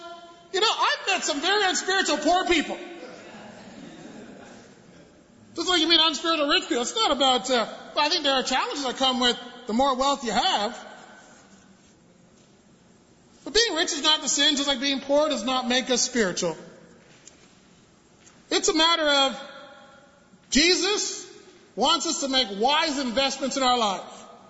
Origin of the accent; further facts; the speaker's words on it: Toronto, Ontario, Canada; You know, I'm from Toronto. And let's just say, this happens at where I lived.